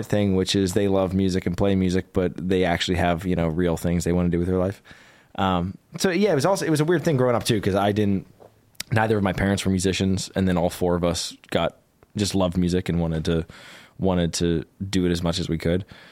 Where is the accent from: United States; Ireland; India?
United States; East Coast; Because I grew up really on the East Coast and the South. That's mm-hmm. really where I grew up.